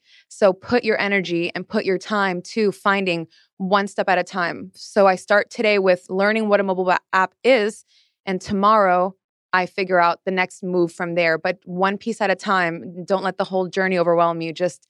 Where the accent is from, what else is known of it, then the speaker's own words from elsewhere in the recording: Miami, Florida, United States; I'm from Miami and I'm Cuban and we like to party and like to dance and, you know, go to cultural events.